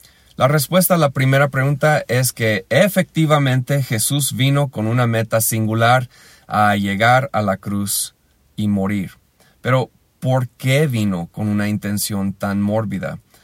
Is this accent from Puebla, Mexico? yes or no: no; Pátzcuaro, Michoacán, Mexico; de Pátzcuaro.